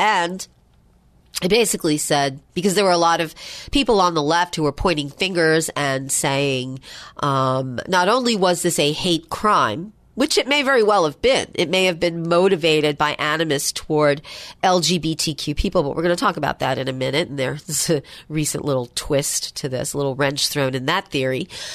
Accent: Baltimore, Maryland, United States; born there; I was born in Baltimore, even though I didn't stay there very long.

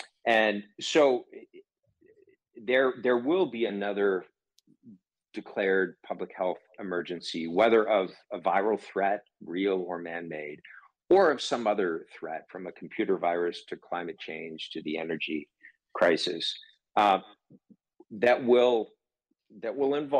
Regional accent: California, United States; including here in California, my home state

